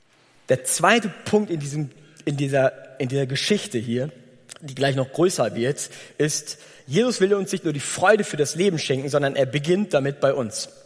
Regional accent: Gütersloh, North Rhine-Westphalia, Germany; Bei uns zu Hause in Gütersloh, wo ich ja herkomme, haben wir so ein bisschen größeren Garten.

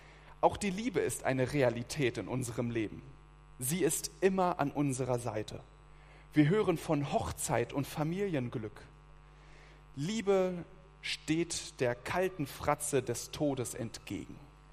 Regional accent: Mecklenburg-Vorpommern, Germany; Eine kleine Anekdote aus meinem Heimatland, Mecklenburg-Vorpommern.

